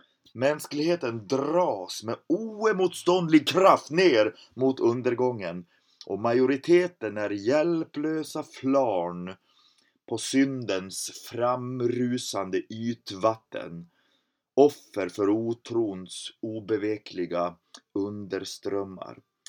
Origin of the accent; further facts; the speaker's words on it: Dalarna County, Sweden; Hemma i Dalälvarna är strömmarna ibland mycket kraftiga.